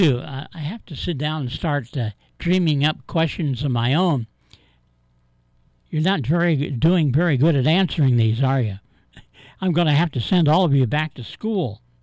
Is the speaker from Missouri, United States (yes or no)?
no; Bucyrus, Ohio, United States; Well, I grew up in Bucyrus.